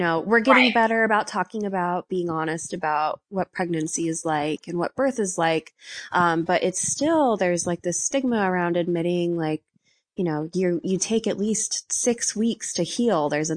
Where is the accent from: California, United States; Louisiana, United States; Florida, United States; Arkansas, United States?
Florida, United States; also born or lived in Boston, Massachusetts; now in Nashville, United States; We're each originally from the South. I'm from Florida, and Walsh is from North Carolina.